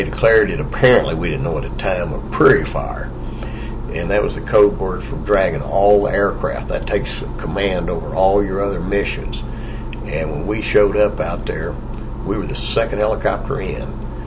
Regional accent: Joshua, Texas, United States; I went home to my hometown down in Joshua, Texas, and then I was stationed in Mineral Wells, Texas, which is only about 50 miles away.

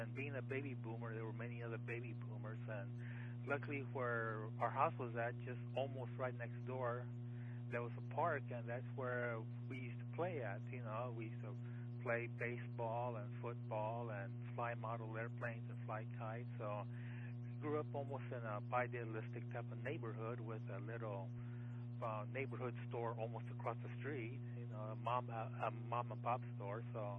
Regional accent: San Antonio, Texas, United States; And I grew up here in San Antonio, up here in the south central part of town called the Hardindale area.

